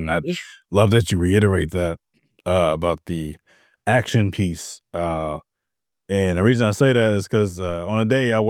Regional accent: St. Louis, Missouri, United States; So I'm from St. Louis and I live in St. Louis.

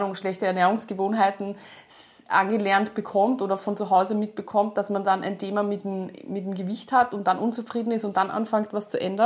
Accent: Vienna, Austria; now in Carinthia, Austria; Und ich komme ursprünglich ja aus Wien und bin durch dich vor 3 Jahren nach Kärnten gekommen. Wir sind hergezogen und haben dann eben das Studio eröffnet.

